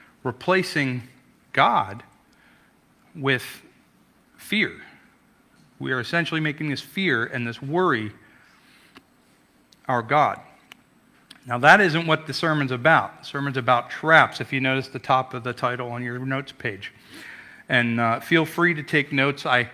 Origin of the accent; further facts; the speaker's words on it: Coxsackie, New York, United States; I'm from New York, if anybody doesn't know. If you hear some of the accent come out, then that's why. But I lived in a small town called Coxsackie.